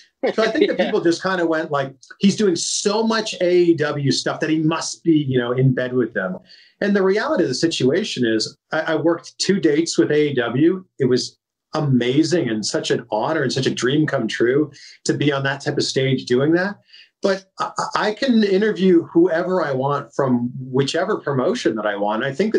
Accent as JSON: {"language": "English", "town": "Pickering", "region": "Ontario", "country": "Canada", "tie": "born or raised there", "said": "She's from my hometown, Pickering, Ontario, Canada. And crazy to me that two people from the same town could both be doing their own thing in the same realm"}